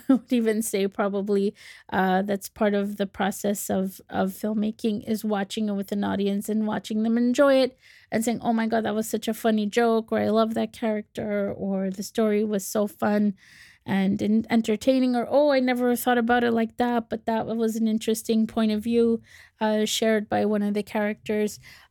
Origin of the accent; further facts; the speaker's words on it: Canada; But what are we doing as a Canadian society here?